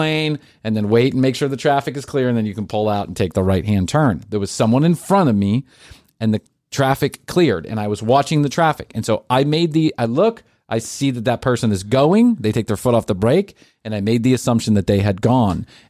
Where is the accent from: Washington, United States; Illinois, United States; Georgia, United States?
Georgia, United States; Atlanta; I think because I grew up in Atlanta and my father, I consider him a very good driver.